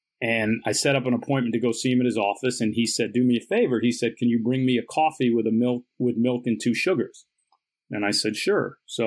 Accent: Syracuse, New York, United States; I had this image of St. John's from growing up in Syracuse

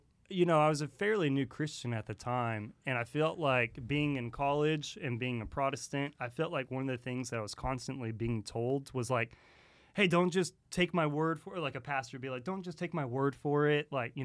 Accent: Midlothian, Texas, United States; I grew up down in Midlothian, Texas. It's not made up.

